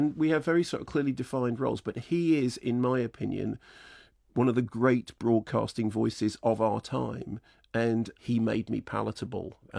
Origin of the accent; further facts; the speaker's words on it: Barnet, London, United Kingdom; And of course, I grew up in Barnet, right?